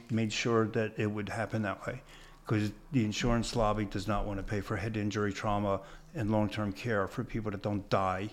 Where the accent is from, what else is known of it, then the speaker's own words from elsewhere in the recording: Philadelphia, Pennsylvania, United States; So this gave me that great in. I'm like, oh, I'm from Philadelphia. And you start the Jewish geography.